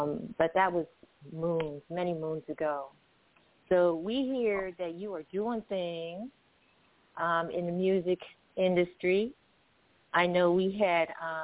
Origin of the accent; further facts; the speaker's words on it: Carson, California, United States; Oh, yes. I'm from the Patch. I lived off of, 216th Place.